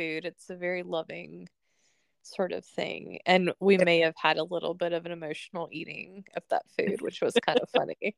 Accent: the South, United States; I'm from the South, so food was always like, I was constantly taking casseroles to people with my grandma.

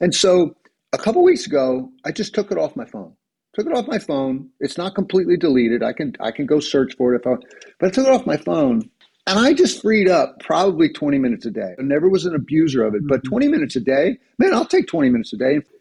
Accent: New Jersey, United States; I'm from New Jersey

